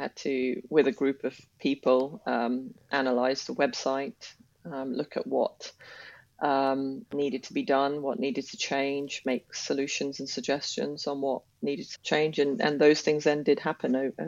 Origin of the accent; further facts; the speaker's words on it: London, United Kingdom; And I was from London